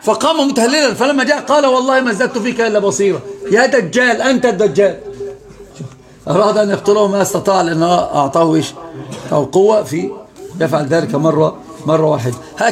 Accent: Egypt; عندنا في مصر كل الأنواع والأطياف

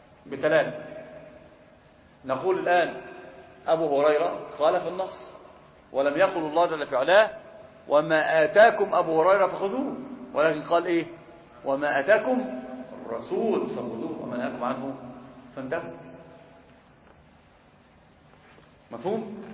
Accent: Egypt

